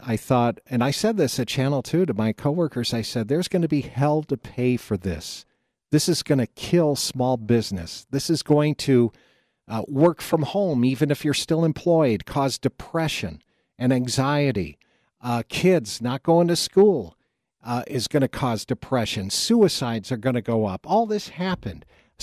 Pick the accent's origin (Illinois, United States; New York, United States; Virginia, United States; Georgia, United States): New York, United States; Rochester; born there; Now, where I was born in Rochester, New York, we had something called the Inner Loop.